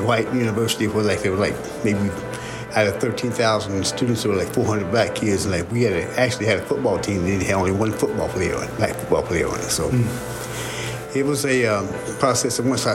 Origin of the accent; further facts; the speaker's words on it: Taylorsville, United States; growing up in Taylorsville. I came up during a time of integration, segregation.